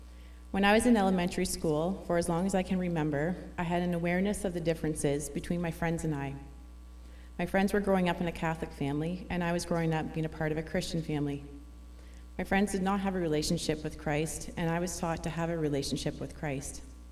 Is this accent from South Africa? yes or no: no; Exeter, South West England, United Kingdom; I was raised in a believing home. I was born and raised in Exeter. I am the youngest of four kids, two boys and two girls.